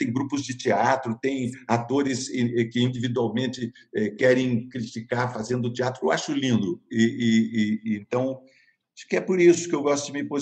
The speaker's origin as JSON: {"language": "Portuguese", "town": "Sorocaba", "region": "São Paulo", "country": "Brazil", "tie": "born or raised there", "said": "Isso estava na cabeceira da minha cama quando eu era garoto em Sorocaba."}